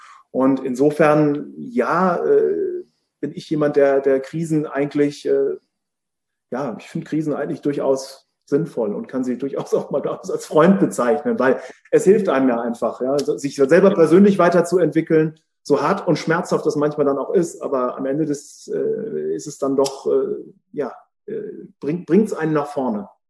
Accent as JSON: {"language": "German", "region": "Lower Saxony", "country": "Germany", "tie": "born there", "said": "Als Gebürtiger Ostfriese kann ich das nur bestätigen."}